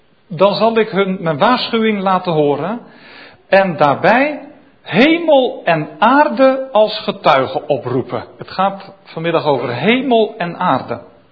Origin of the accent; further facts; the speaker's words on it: Netherlands; Nou, wij denken als Nederlanders, we gaan wat doen, we gaan geld inzamelen.